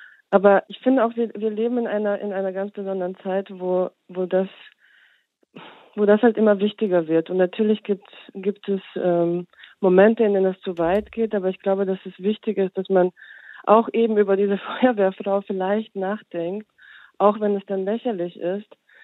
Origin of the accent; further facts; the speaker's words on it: Bosnia & Herzegovina; es geht oft um meine Herkunft. Ich komme aus Bosnien